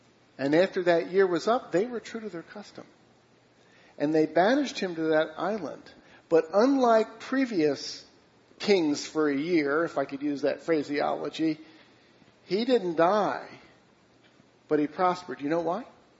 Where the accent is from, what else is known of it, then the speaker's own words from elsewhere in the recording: Pennsylvania, United States; I grew up outside of Philadelphia.